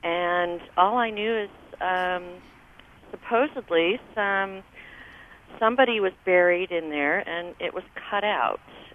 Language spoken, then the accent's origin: English; Utah, United States; I grew up in Davis County and spent my high school years visiting that place.